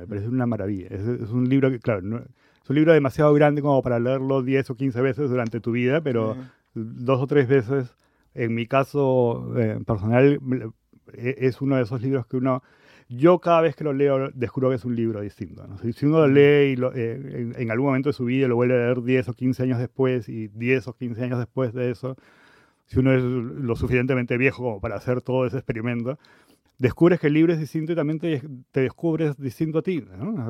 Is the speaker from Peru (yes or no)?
yes; Callao, Peru; por el puerto del Callao, que es de donde soy yo